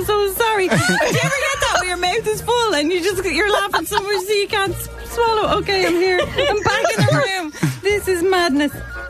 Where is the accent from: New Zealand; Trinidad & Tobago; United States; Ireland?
Ireland; To be honest with you, as an Irish person, I think that's totally fair.